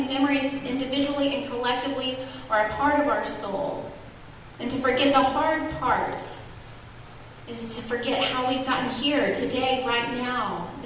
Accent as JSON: {"language": "English", "region": "Mississippi", "country": "United States", "tie": "born or raised there", "said": "I grew up in Mississippi, and I'm ashamed of stories like this."}